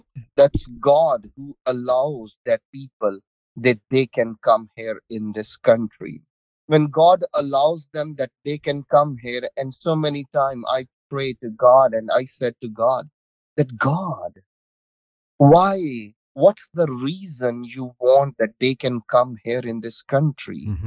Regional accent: Pakistan; moved away as an adult; now in High Point, United States; Me and my wife, we both of them, we born and raised in Pakistan. We moved in probably 2012.

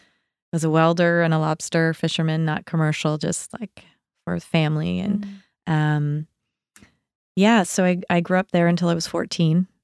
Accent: Port Medway, Nova Scotia, Canada; Yep. I grew up in Queens County in Port Medway.

